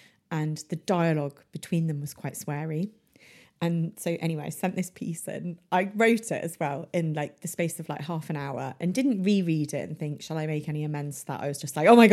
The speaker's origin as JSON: {"language": "English", "country": "United Kingdom", "said": "because we're all British and we wouldn't have let it carry on for like too long."}